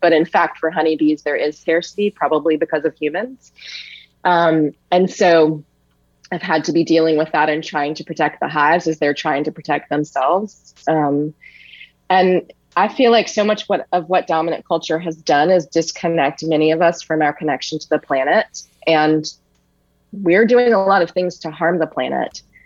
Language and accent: English; Richmond, Virginia, United States; And at the same time, I'm from Richmond, Virginia.